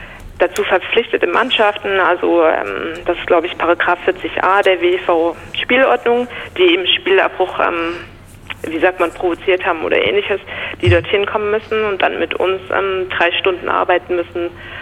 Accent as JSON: {"language": "German", "town": "Pforzheim", "region": "Baden-Württemberg", "country": "Germany", "said": "ich bin ja eigentlich Badenserin. Ich komme ursprünglich ja aus Pforzheim, habe dann in Esslingen auch studiert und in Stuttgart gearbeitet"}